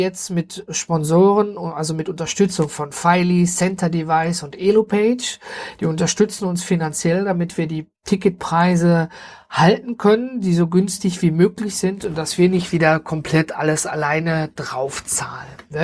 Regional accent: Duisburg, North Rhine-Westphalia, Germany; weil ich dann erstmal auch gar nicht hier in der Stadt Duisburg bin, wo ich herkomme, sondern ganz hoch oben im Norden.

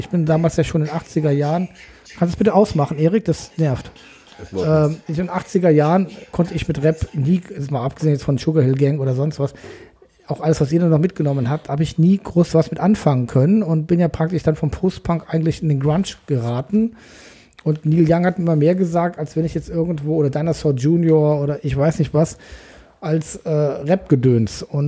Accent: West Germany, Germany; Das interessiert mich als Wessi sehr, um euer Leben besser verstehen zu können.

